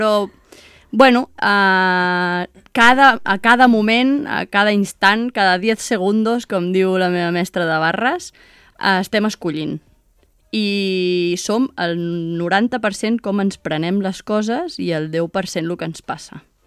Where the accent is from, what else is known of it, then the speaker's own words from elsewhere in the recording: El Port de la Selva, Catalonia, Spain; he crescut molt connectada amb la natura, el bosc, el mar, jo sóc de Port de la Selva